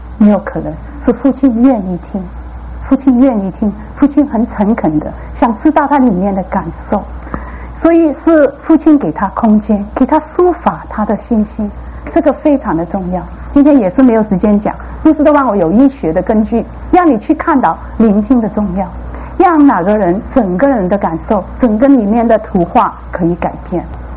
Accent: Guangdong, China; 我们广东人说放回某斗

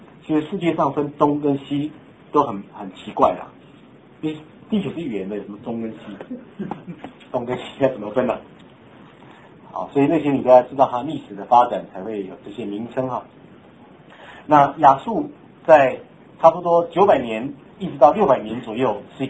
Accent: Taiwan; 有近东和远东，我们台湾那里叫远东

